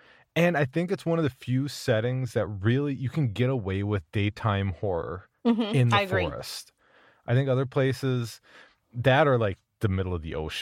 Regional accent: Minnesota, United States; As a Minnesotan, yeah. I don't recommend such things.

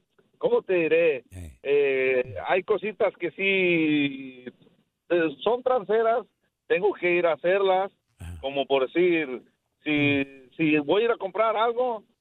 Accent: Mexico City, Mexico; Oye, y yo soy chilango.

